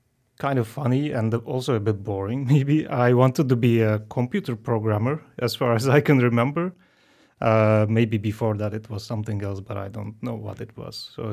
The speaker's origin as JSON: {"language": "English", "region": "Istanbul", "country": "Turkey", "tie": "born there", "second_language": "English", "said": "I was born in Turkey, Istanbul. And I studied there."}